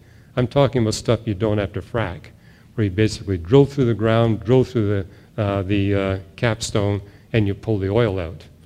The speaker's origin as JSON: {"language": "English", "country": "Canada", "said": "I'm from Canada, and what I notice is on the weekends in the big cities, the populations empty out of the cities"}